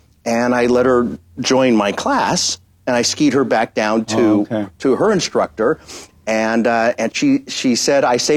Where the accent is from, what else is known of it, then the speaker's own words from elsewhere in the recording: Denver, Colorado, United States; I grew up in Denver, which means I'm a skier.